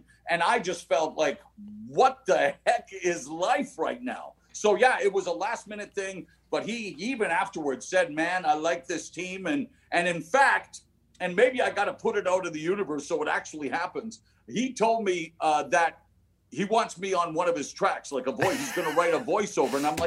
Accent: Vancouver, British Columbia, Canada; I started my career at 16 in my hometown of Vancouver

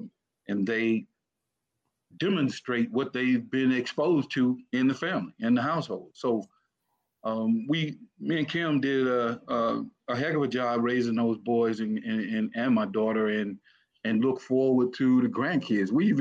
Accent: Cleveland, Mississippi, United States; Well, I'm from Cleveland, Mississippi, place down in the Delta, as they call it, you know.

